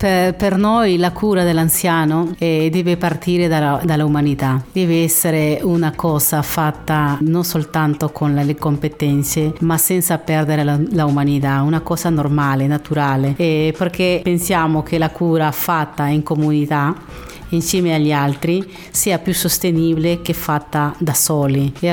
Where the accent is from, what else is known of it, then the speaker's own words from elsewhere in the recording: Peru; now in Italy; sì, io sono originaria dal Perù e sono in Italia dal 1991.